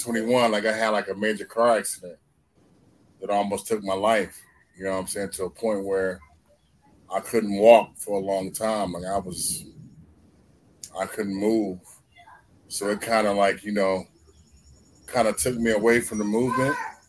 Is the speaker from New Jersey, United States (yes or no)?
no; Atlanta, Georgia, United States; like, I'm from Atlanta. So, me being from Atlanta, like, people who know, like, Turtles Records and stuff like